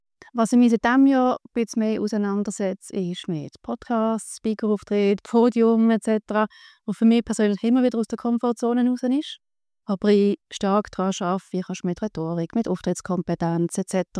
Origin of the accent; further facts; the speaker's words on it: Basel, Basel-Stadt, Switzerland; Ich bin von Basel, wie man es wahrscheinlich hört.